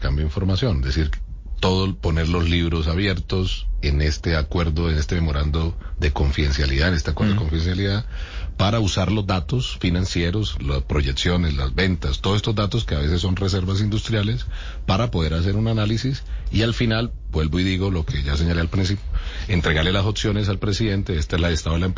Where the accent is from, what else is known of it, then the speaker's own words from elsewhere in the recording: Barrancabermeja, Santander, Colombia; incluso es de mi tierra, en Barranca Bermeja.